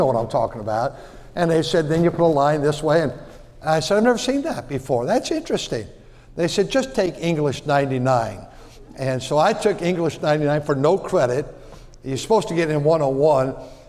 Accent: California, United States; I grew up here in California, just about 15 minutes from here, and I didn't know anything about diagramming sentence.

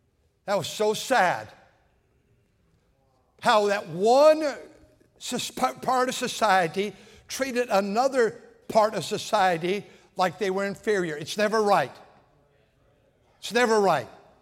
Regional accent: United States; That's the environment we grew up in America right here.

